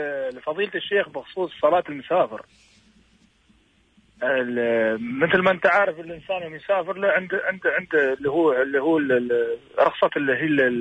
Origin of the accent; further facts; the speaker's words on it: Dubai, United Arab Emirates; أنا مثلا أنا من أهل دبي